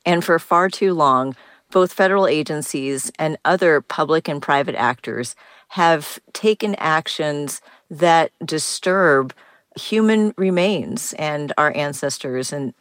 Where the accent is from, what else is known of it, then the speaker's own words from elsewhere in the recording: Houston, Texas, United States; Olivewood Cemetery in my hometown of Houston is an example of a historically Black cemetery